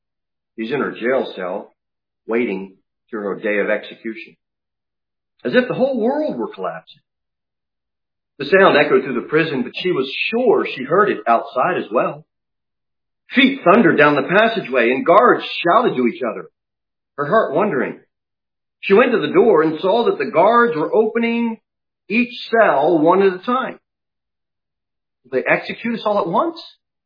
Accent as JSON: {"language": "English", "country": "United States", "said": "Look, I care as an American. I care."}